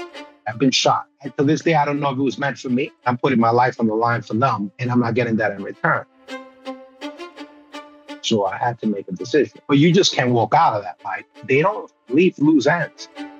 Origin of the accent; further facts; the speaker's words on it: Bronx, New York, United States; I felt scars because obviously I was raised in the Bronx, and throughout that childhood to adulthood, it was all pretty much battle scars.